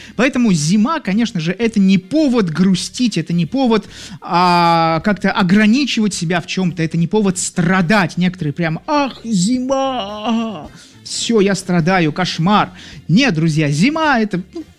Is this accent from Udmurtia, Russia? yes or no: yes; Izhevsk, Udmurtia, Russia; born there; now in Anapa, Russia; Родилась в Ижевске, привыкла к нормальной зиме.